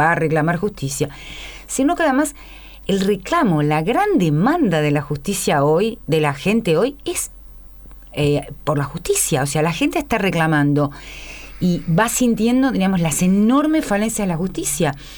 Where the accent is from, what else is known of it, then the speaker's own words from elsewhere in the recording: Argentina; como argentinos, estamos todos sintiendo esta deuda de la justicia